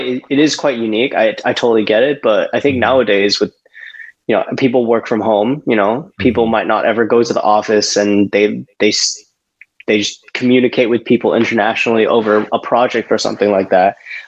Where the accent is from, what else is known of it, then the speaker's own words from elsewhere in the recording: Thailand; now in Taiwan; And now I currently live in Taiwan. So, my nationality is actually Taiwan, but I was born and raised in Thailand.